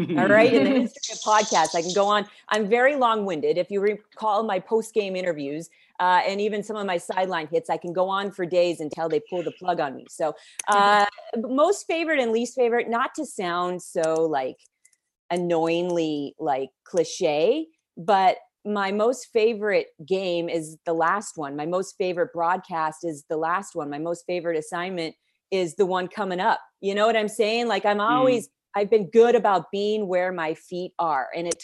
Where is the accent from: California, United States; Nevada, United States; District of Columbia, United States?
Nevada, United States; Las Vegas; also born or lived in Philadelphia; you guys know that I spent 8 years in Philly. Before that, I grew up in Las Vegas. So growing up in Las Vegas, I fell into entertainment reporting.